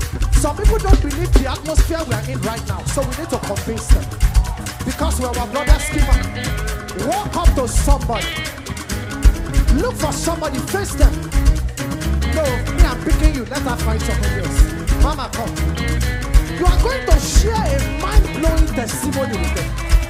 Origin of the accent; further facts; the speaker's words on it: South West, Nigeria; I come from the West African part of western part of Nigeria, the Yoruba speaking people.